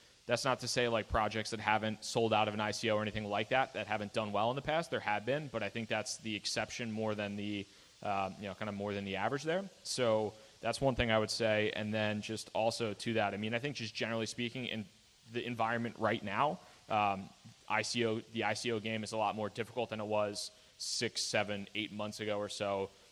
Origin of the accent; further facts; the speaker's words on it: New York, United States; I mean, I'm from New York.